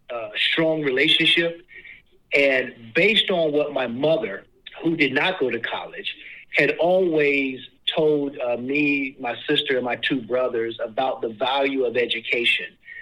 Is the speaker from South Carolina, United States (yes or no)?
no; Washington, District of Columbia, United States; Listen, I am from Southeast D.C.